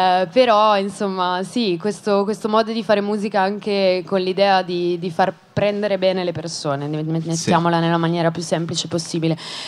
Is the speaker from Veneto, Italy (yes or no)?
yes; Treviso, Veneto, Italy; io vengo da Treviso, che è una città molto chiusa